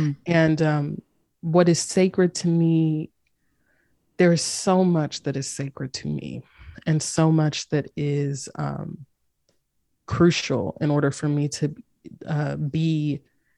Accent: Greensboro, North Carolina, United States; also born or lived in Durham, North Carolina; like for a long time I lived in Durham, North Carolina, and I'm from Greensboro originally, and I felt very happy to be based in North Carolina

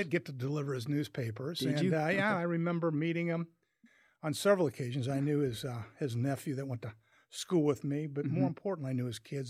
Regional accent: Omaha, Nebraska, United States; And that was really what growing up in Omaha, Nebraska, especially, you know, I was born in 54, so everybody now knows I'm 70.

